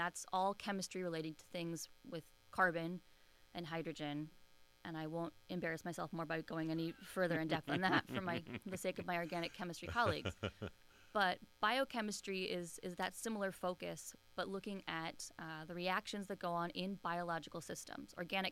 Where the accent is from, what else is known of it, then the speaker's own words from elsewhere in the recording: Minnesota, United States; Yeah, originally I'm from Minnesota, near the Twin Cities, one of the suburbs there.